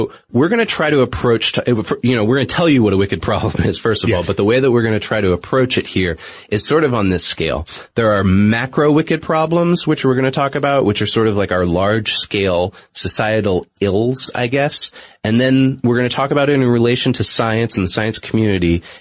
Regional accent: New England, United States

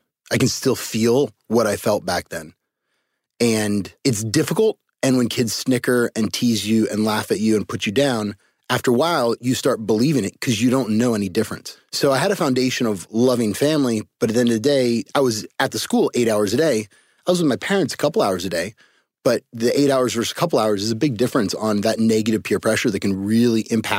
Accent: Cupertino, California, United States; born there; So I was born in Cupertino, California, home of Apple Computers.

